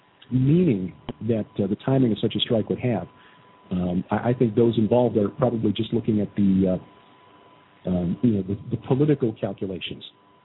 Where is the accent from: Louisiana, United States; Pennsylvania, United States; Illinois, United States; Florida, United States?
Illinois, United States; Chicago; See, when I grew up in Chicago, I thought the world kind of ended at the Cook County line.